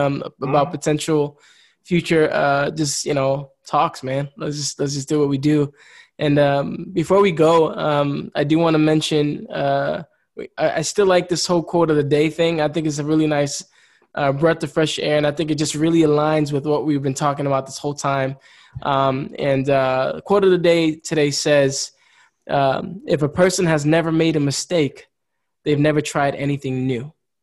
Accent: United States; now in Germany; where I'm living in the world, being in Germany, as an American

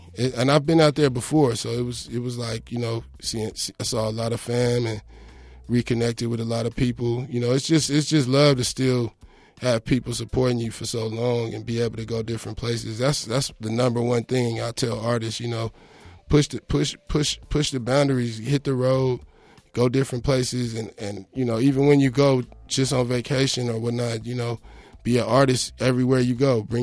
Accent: Oakland, California, United States; born there; Well, you know, I was born out here in the Bay and born in Oakland.

